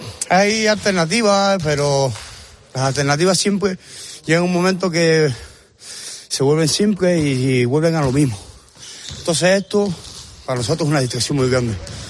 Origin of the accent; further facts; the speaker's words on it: Santa Cruz de Tenerife, Canary Islands, Spain; yo soy de Santa Cruz de Tenerife, pero me han tratado súper bien